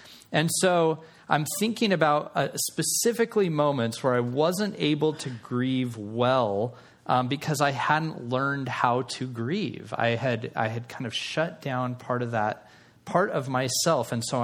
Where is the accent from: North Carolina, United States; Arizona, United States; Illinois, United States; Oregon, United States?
Arizona, United States; Tucson; my friend Jimmy, who I grew up with here in Tucson.